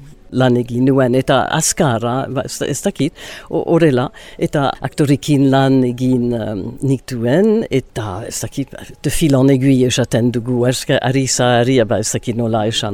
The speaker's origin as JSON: {"language": "Basque", "town": "Ciboure", "region": "Nouvelle-Aquitaine", "country": "France", "tie": "born or raised there", "also_born_or_lived": "New York, United States", "second_language": "Basque", "said": "eta bo, New Yorken jaio nintzen, baina txikitan Zibururra joan nintzen, burasoekin, eta haiek Ziburun bizi ziren, urte asko, hamar urte, gora bera, eta Ziburuko eskolara joan nintzen, eta bo, gero Amerikara itzuli ginen, eta gero Londresara joan nintzen"}